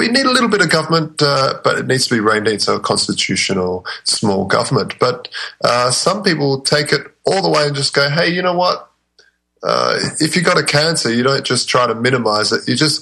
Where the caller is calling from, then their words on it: Adelaide, South Australia, Australia; I'm coming from Adelaide, South Australia, right down the bottom of the end of the world down here.